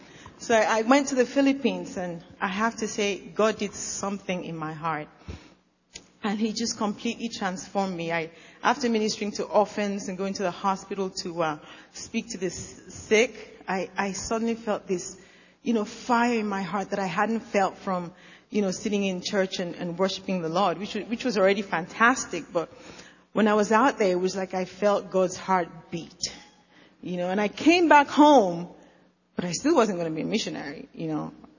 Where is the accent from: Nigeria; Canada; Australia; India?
Nigeria; also born or lived in London; now in New York, United States; I've always lived in cities. You know, I grew up in Nigeria. I come from Nigeria, and I lived in the most rowdy city in Nigeria. Then I moved to London, and then I moved to New York.